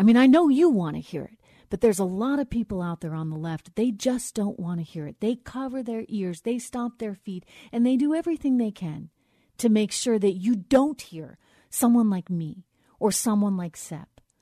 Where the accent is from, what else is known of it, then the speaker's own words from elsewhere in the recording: United States; it is my right as an American, and it is my duty as a journalist